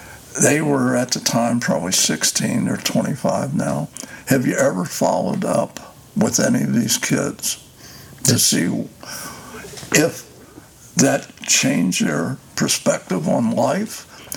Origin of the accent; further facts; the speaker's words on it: Cincinnati, Ohio, United States; we're originally from Cincinnati. I had several businesses in Cincinnati